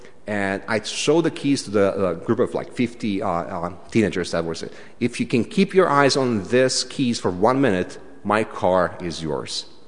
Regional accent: Romania; The second thing, and you know me, I'm coming from Romania.

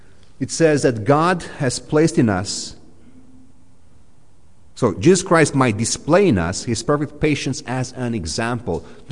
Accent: Romania; now in Newmarket, Canada; I come from Romania.

